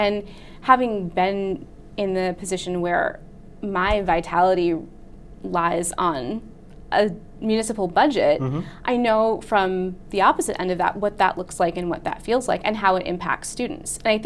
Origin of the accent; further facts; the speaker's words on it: Vermont, United States; now in Quincy, United States; I'm originally from Vermont, and I attended college at the University of Maine, where I majored in music education.